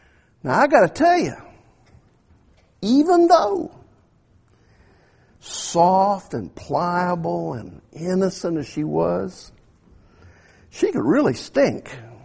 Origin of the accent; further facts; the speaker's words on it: Mexican border, United States; I grew up down on the Mexican border.